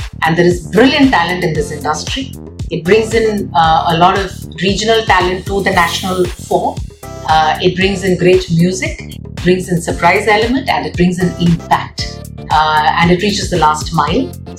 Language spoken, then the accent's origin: English; Kerala, India; I come from Kerala, so there's a lot of music in the house